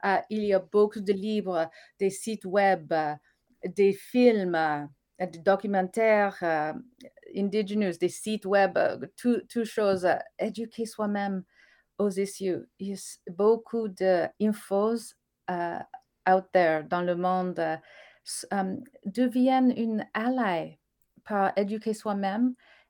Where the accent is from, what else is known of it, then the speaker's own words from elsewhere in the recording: Saskatchewan, Canada; je suis settler comme vous parce que je suis de Saskatchewan. Je suis de Treaty 6. Je suis né Heal, je suis Cree.